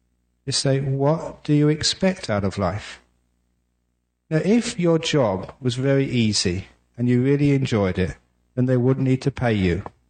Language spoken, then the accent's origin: English; England, United Kingdom; born there; I was born in England, too cold for mosquitoes.